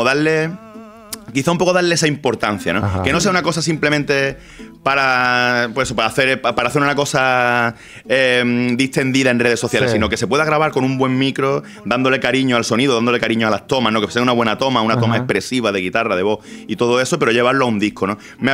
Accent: Málaga, Andalusia, Spain; Yo soy malagueño.

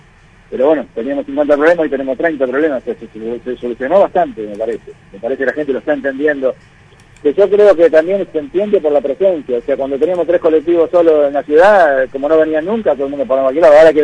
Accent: Buenos Aires, Argentina; yo soy de Buenos Aires

